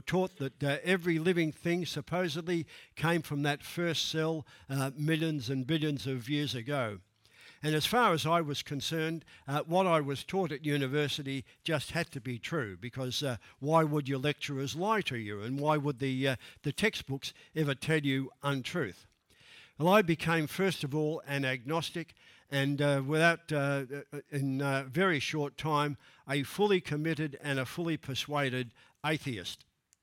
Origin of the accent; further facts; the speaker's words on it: Melbourne, Victoria, Australia; born there; I was born in Melbourne into a very, very strong Catholic family.